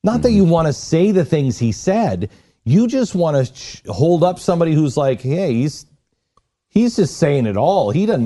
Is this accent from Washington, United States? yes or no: no; New York, United States; And, you know, I'm from New York, and they're like, dude, don't go here.